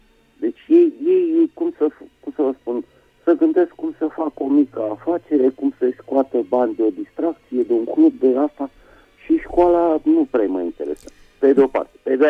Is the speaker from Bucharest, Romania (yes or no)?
yes; Bucharest, Romania; din București.